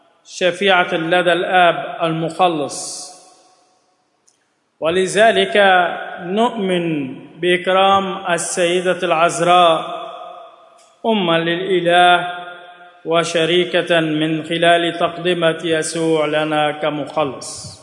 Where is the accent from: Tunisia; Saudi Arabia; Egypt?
Egypt; ونحن ايضا كمصريين نكن لهذا العيد مكانة كبرى